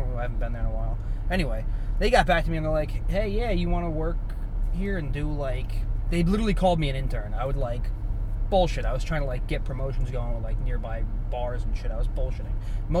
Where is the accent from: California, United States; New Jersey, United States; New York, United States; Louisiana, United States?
New Jersey, United States; No. I'm from Jersey, born and raised, unfortunately.